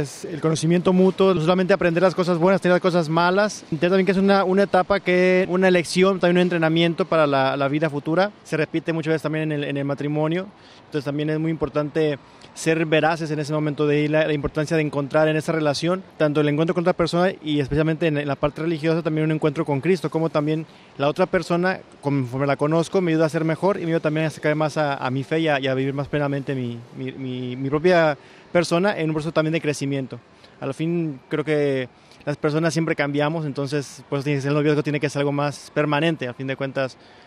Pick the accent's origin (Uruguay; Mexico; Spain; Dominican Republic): Mexico; de México.